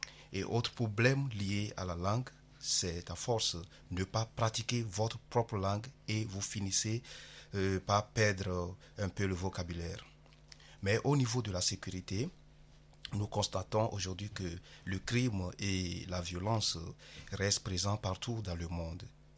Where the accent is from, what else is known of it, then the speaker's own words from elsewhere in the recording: Togo; also born or lived in Uganda / Kenya; now in France; J'ai quitté le Togo en juin 2007 pour l'Ouganda et Kenya comme mes pays d'accueil. Après 6 ans de mon parcours, les supérieurs ont décidé que je vienne continuer et poursuivre mes études ici en France.